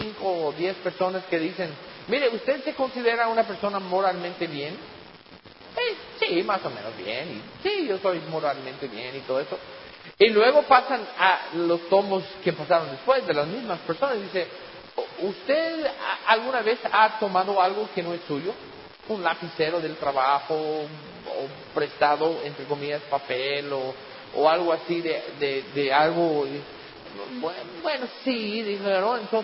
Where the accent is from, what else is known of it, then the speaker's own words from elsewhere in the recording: United States; Dependemos, algunos, especialmente en los Estados Unidos, en mi país, hay muchos que dependen del gobierno.